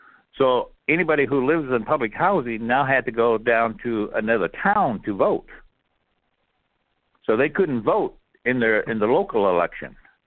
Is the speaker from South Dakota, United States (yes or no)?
yes; McLaughlin, South Dakota, United States; I come from McLaughlin, South Dakota.